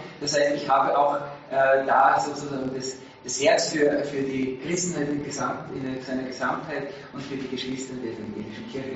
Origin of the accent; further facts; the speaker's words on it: Salzburg, Austria; moved away as an adult; now in Vienna, Austria; Ich komme aus Salzburg, bin in einer 7-köpfigen Familie aufgewachsen.